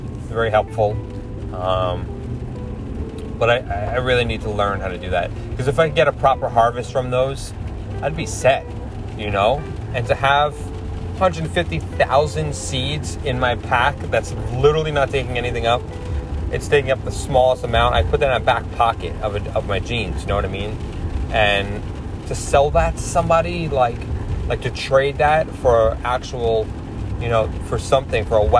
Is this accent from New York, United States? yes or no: yes; New York, United States; I'm honest with you guys, I'm from New York, and I've never seen, like, microgreens, right?